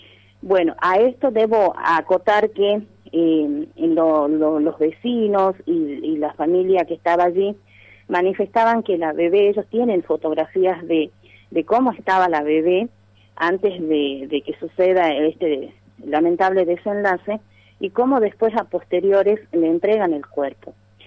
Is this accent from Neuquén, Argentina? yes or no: no; Apolinario Saravia, Salta, Argentina; yo soy de Apolinario Sarabia